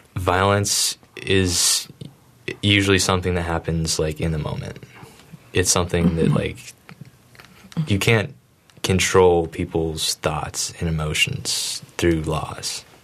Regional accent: United States; So I feel like maybe America, being an American, I guess, people feel like as an American

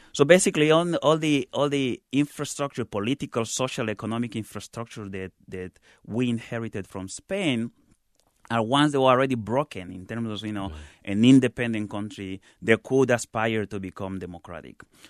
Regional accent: Equatorial Guinea; What that paradox means for me and for many people in Equatorial Guinea, the majority of people, is that you're living in this country that's the wealthiest on Africa

